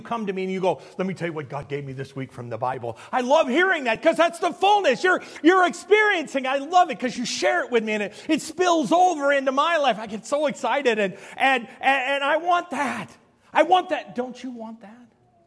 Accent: Illinois, United States; Now, we're from Illinois, y'all. All we ever use in Illinois is pepper and salt.

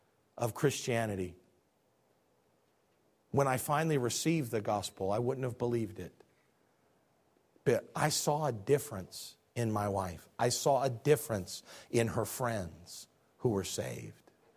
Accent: Illinois, United States; Like my parents. I'm from Illinois. People call each other idiots all the time.

